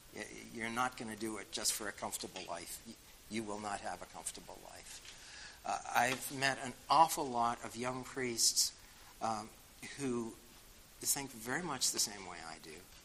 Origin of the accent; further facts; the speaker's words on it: Boston, Massachusetts, United States; accent: Boston; And for years I would give talks and people would hear my Boston accent. I would give talks around the country and people would hear the Boston accent